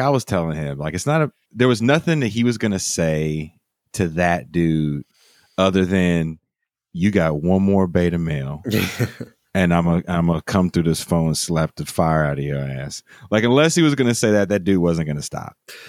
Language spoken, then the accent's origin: English; California, United States; again, I'm from Cali blood.